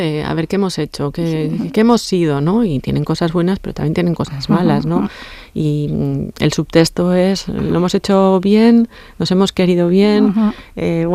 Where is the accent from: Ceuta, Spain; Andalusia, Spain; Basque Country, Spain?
Basque Country, Spain; Errenteria; Yo soy de Rentería